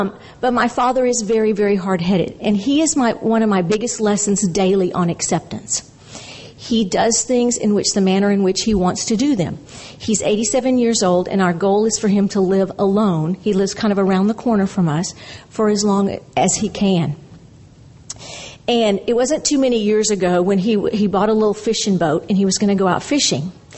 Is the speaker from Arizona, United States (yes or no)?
no; Seguin, Texas, United States; I'm a very grateful Al-Anon. I come from Seguin, Texas, and I bring you welcome.